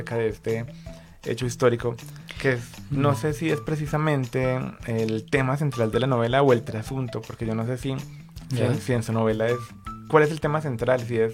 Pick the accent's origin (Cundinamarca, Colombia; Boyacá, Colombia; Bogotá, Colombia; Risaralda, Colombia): Risaralda, Colombia; Santa Rosa de Cabal; Estuvo en Pereira, que yo podría decir que es mi tierra natal. Bueno, yo soy de Santa Rosa de Cabal, allí muy cerca de Pereira.